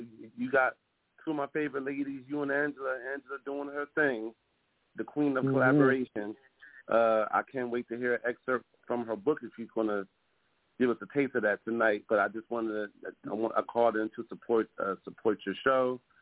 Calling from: Philadelphia, Pennsylvania, United States; I'm calling from out of Philadelphia.

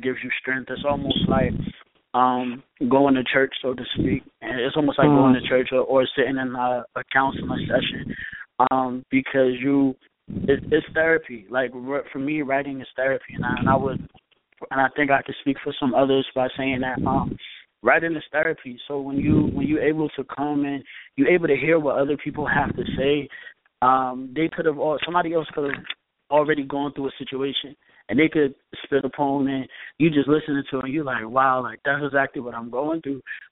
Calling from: Connecticut, United States; from Connecticut.

